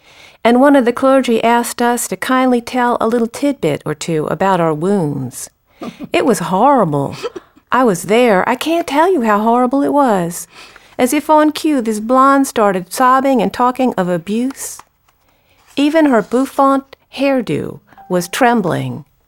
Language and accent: English; Southern US, United States; Sleeping with Houdini is a collection of poems about a mix of poems about childhood, about growing up in the South.